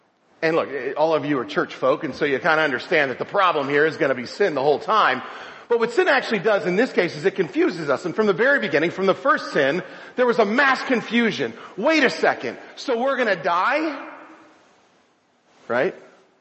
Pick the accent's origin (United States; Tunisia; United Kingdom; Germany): United States; Miami, Florida; So I grew up in South Florida, in Miami, and I was a big fan of football.